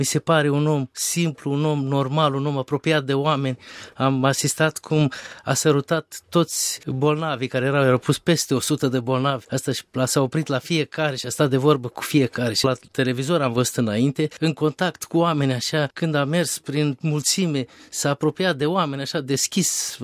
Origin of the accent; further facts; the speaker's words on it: Constanța, Constanța County, Romania; sunt din Constanța, din dieceza de București.